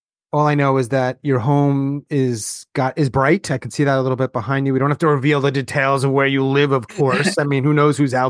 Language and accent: English; Queens, New York, United States; I'm from New York. I lived in the city. We call it the city if you're listening out there. It's not London. It's the city. I lived mostly in Manhattan. I finished my tenure there, even though I'm from Long Island originally, in Queens.